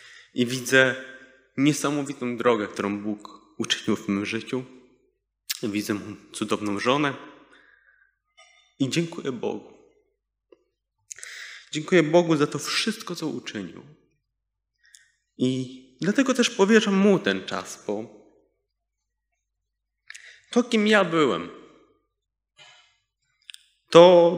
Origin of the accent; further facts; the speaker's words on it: Warsaw, Masovian Voivodeship, Poland; Choć przyjechaliśmy z Lwówka Śląskiego, to oryginalnie urodziłem się i wychowałem w Warszawie.